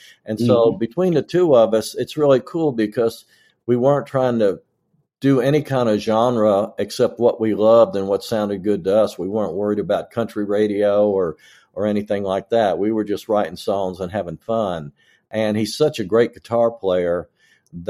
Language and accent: English; Kentucky, United States; You know, I was so lucky growing up in Kentucky. FM radio didn't get there till like the mid-70s or something.